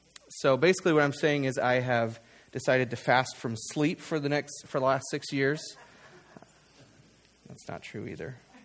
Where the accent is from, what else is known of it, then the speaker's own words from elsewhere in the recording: Eden, United States; also born or lived in Phoenix; now in Topeka, United States; I come from Eden and was originally born in Phoenix. Live in Topeka right here next to the town hall.